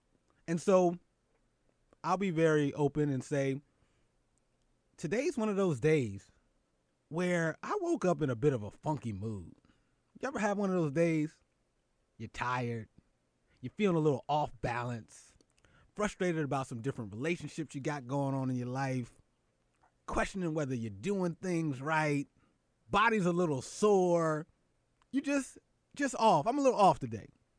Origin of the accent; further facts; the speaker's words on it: Philadelphia, Pennsylvania, United States; Now, I'm from Philly. Shout out to the city, brotherly love. And Philly has a bit of a underdog spirit to it.